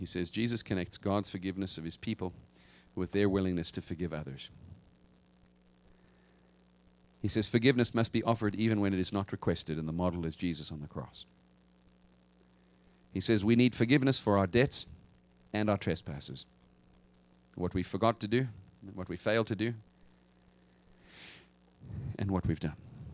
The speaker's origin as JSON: {"language": "English", "country": "South Africa", "tie": "born or raised there", "said": "I grew up in South Africa. It was an apartheid nation."}